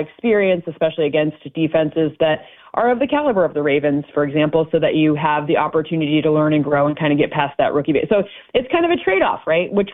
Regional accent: Midwest, United States; I'm like a Midwesterner. We don't like to like take up too much space, you know, like we're nice.

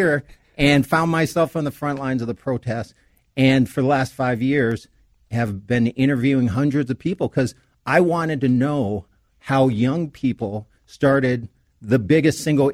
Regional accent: Minneapolis, Minnesota, United States; also born or lived in Los Angeles; although I grew up in North Minneapolis, most of my life has been in Los Angeles.

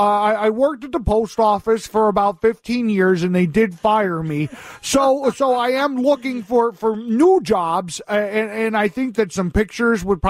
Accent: St. Louis, Missouri, United States; I grew up in St. Louis.

